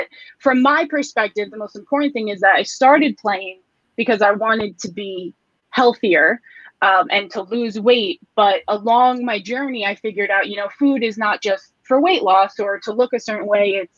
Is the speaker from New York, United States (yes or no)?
yes; New York, United States; Yeah, I mean, I'm from New York, so I'm a Knicks fan through and through.